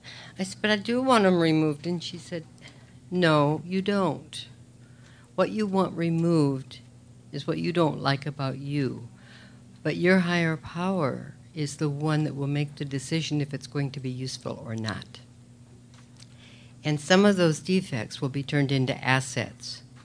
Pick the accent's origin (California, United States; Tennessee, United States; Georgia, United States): California, United States; West Covina; I'm a compulsive eater. I'm from West Covina, California.